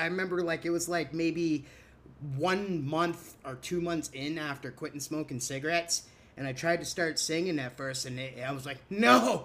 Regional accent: Canada; You know, I'm Canadian.

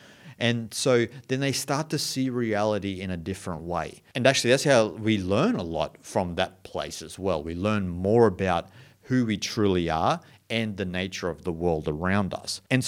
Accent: Australia; So I am Australian

